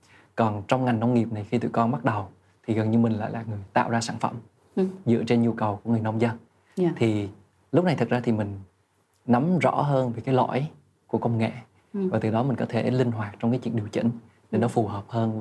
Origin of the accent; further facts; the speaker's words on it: Da Lat, Lam Dong, Vietnam; một cái dáng dấp hay một cái gì đó của quê hương mình. Thì Đà Lạt thì có hoa mimosa.